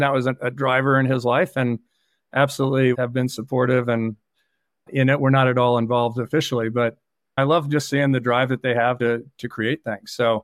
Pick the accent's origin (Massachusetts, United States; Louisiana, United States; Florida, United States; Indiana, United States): Indiana, United States; Indianapolis; So first of all, I grew up in Indianapolis and a single parent household.